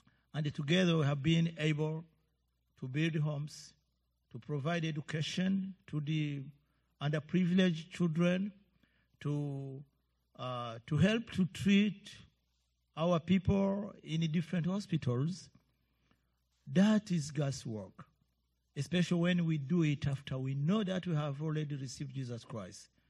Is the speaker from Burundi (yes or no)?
yes; Burundi; I come from Burundi, and Burundi is located in Central Africa between DRC Congo, Rwanda, and Tanzania. It is a tiny country.